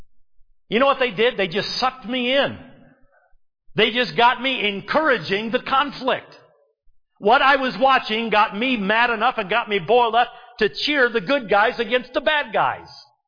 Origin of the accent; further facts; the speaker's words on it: Michigan, United States; I grew up near Detroit. I remember walking out in our suburbs that were 7 miles from downtown.